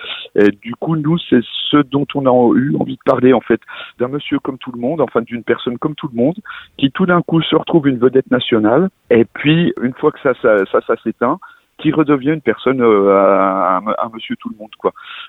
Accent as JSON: {"language": "French", "region": "Bourgogne-Franche-Comté", "country": "France", "said": "nous, on est les deux de Franche-Comté. Moi, je suis du Jura et Charles est du Doubs."}